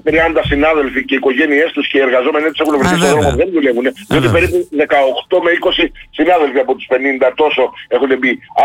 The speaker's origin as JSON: {"language": "Greek", "town": "Chania", "region": "Crete", "country": "Greece", "said": "έχει αλλάξει η εικόνα μας, η φιλοσοφία μας, που ζούσαμε σαν Χανιώτες."}